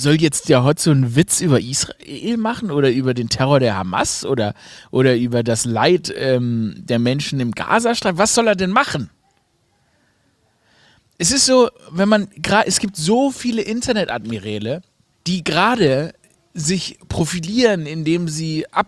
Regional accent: Stuttgart, Baden-Württemberg, Germany; born there; ich bin tatsächlich in dem Haus geboren, in dem es die beste Brezel Stuttgarts gab, Stuttgarter Frank.

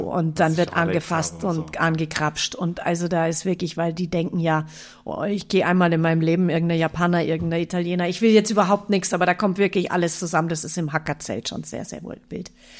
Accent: Munich, Bavaria, Germany; ich komme ja aus München ursprünglich. Ich habe da Sachen erlebt. Ich habe da direkt an der Theresienwiese gewohnt.

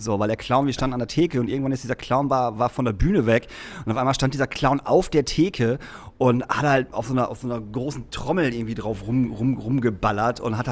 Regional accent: Lingen, Lower Saxony, Germany; ich komme aus Lingen, Alter.

